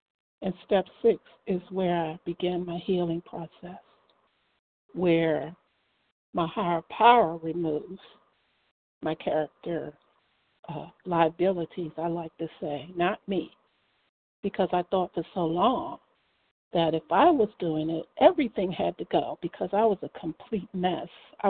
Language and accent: English; Maryland, United States; I'm from Maryland.